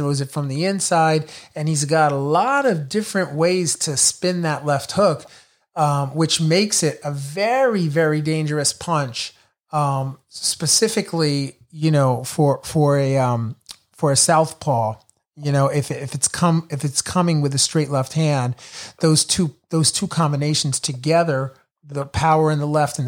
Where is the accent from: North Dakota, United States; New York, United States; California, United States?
New York, United States; Brooklyn; Teofimo is from my hometown. He's El Brooklyn. He's from Brooklyn, New York.